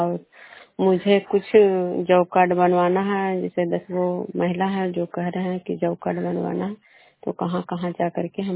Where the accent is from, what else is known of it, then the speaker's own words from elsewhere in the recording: Khajra, Bihar, India; मैं प्रोग्राम खजरा पंचायत नालंदा जिला नवनसा प्रखंड के निवासी हूँ।